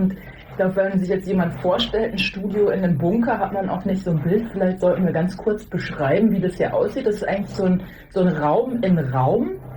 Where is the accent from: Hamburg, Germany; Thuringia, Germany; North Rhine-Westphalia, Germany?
North Rhine-Westphalia, Germany; Hamm; Ich bin eigentlich aus Buckumhövel. Buckumhövel, das ist so ein ganz kleiner Ort in Hamm. Hamm in Westfalen. Okay, also so eigentlich so am Rande vom Ruhrgebiet. Ne? Also das liegt zwischen Münster und Dortmund.